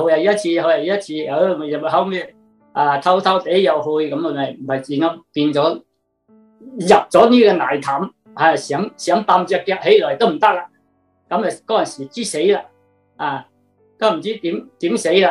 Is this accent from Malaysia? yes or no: no; China; 我哋中國人都話齋啦